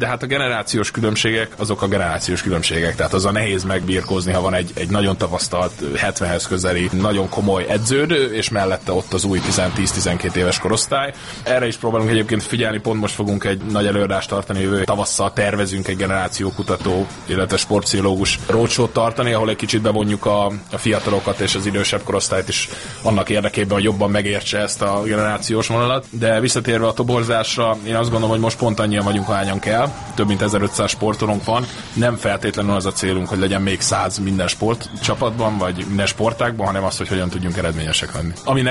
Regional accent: Nyíregyháza, Szabolcs-Szatmár-Bereg, Hungary; nyíregyháziként, bár nem itt éltem le az egész életemet, kosárlabda miatt más városokban éltem

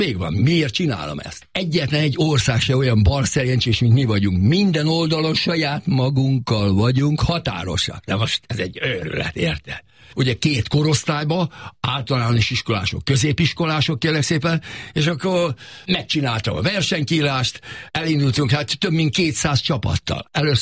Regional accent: Hungary; mi kárpátaiak, mi Los Angelesiek, mi egyvérből valók vagyunk. Bátran merjük vállalni, hogy mi magyarok vagyunk

